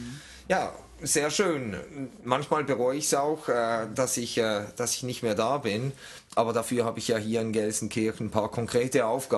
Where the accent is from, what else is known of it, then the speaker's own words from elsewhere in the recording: Basel, Basel-Stadt, Switzerland; Ich komme aus Basel, ja.